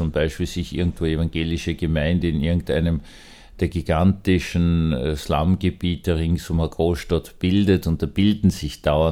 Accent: Vienna, Austria; Ich persönlich kann mir Gott als Wiener nur als Wiener vorstellen

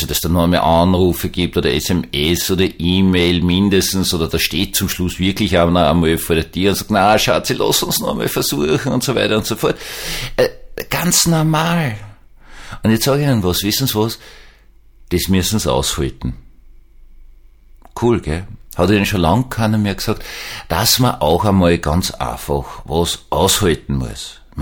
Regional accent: Vienna, Austria; ich war ja immer stolz als Wiener, ich kann jammern.

